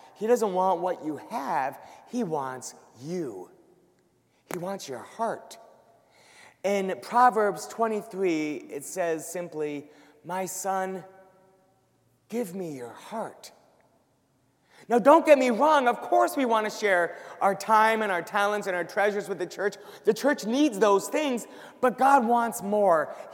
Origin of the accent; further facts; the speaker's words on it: Minnesota, United States; In fact, I don't belong to your parish, I'm from the Twin Cities